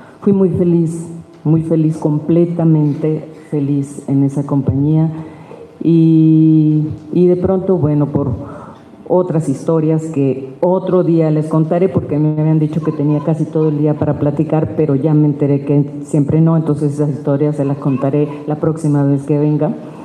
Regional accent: La Paz, Baja California Sur, Mexico; Yo vengo de La Paz, Baja California Sur, soy una orgullosa norteña del sur, hija de don Amado y de doña Amelia, con 9 hermanos

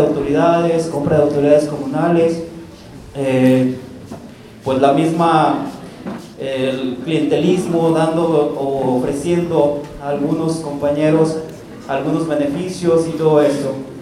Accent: Lagos de Moreno, Jalisco, Mexico; vengo de la comunidad de San Juan de la Laguna, Lagos Moreno, en Jalisco.

